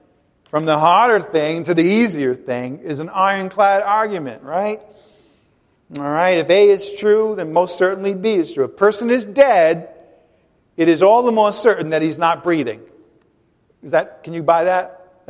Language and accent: English; Rhode Island, United States; I'm going to try to pronounce all the letters because I'm from Rhode Island. Sometimes I skip some.